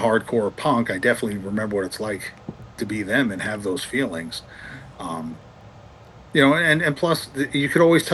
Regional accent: New York City, New York, United States; also born or lived in Buffalo; you know, whether it was growing up in New York City, New York City suburbs, or being in Buffalo, or coming to shows in Rochester or Erie

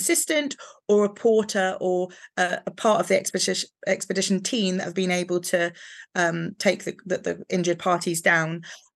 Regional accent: England, United Kingdom; so I'm actually English.

